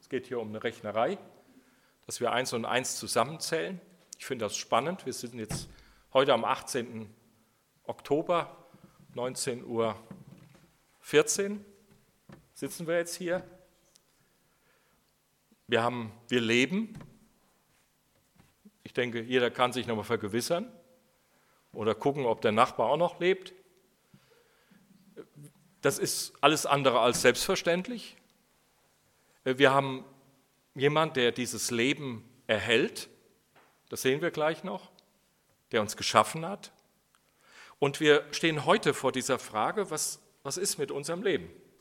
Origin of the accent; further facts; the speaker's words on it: North Rhine-Westphalia, Germany; Ich komme aus dem Siegerland, da scheint die Sonne nicht ganz so viel. Da gibt es auch öfters Regen.